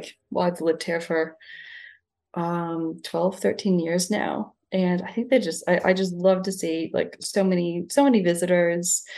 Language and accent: English; Niagara Falls, New York, United States; Yeah, so I'm from Niagara Falls in the US.